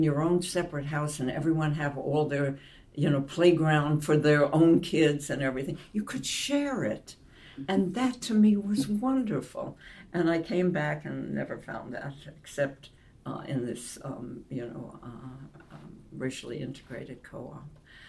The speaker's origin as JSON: {"language": "English", "town": "Albany", "region": "New York", "country": "United States", "tie": "born or raised there", "said": "I mean, I grew up in Albany, New York, and Albany, New York is what I call, in those days, a white bread town."}